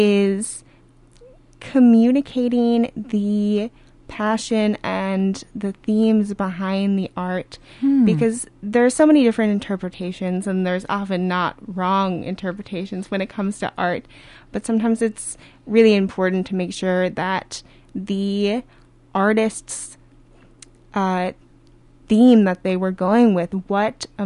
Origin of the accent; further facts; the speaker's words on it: Minnesota, United States; also born or lived in New Hampshire; So I grew up in Minnesota in the cities. I went to college for history and art history. I then moved out to New Hampshire for grad school and was out there for a while